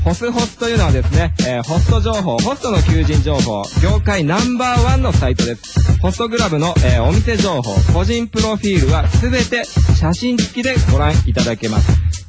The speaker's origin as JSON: {"language": "Japanese", "region": "Saitama", "country": "Japan", "tie": "born or raised there", "said": "地元、僕のね地元が埼玉なんですけども"}